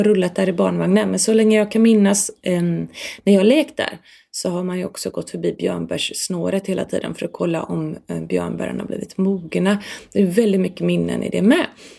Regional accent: Björlanda, Västra Götaland County, Sweden; Vi har en privat ö där jag växte upp ute i Björlanda

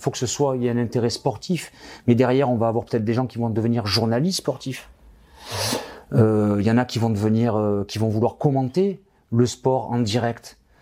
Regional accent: France; ce qui n'est pas encore gagné ici, chez nous, en France

